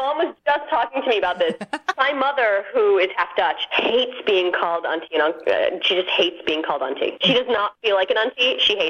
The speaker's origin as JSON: {"language": "English", "country": "India", "said": "it's hard enough just kind of being an Indian girl or, you know, a brown chick in this industry"}